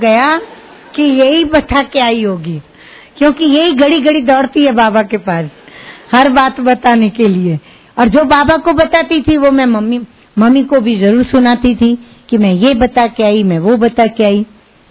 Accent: Gujarat, India; हम गुजराती है ना, तो हम गुजराती लोग ऐसे ऐसा दड़े की तरह फूलती है रोटी हमारी

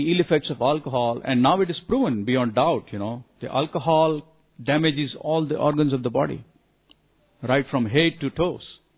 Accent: Ahmedabad, Gujarat, India; I'm fortunately from Gujarat, Ahmedabad, which is a dry state.

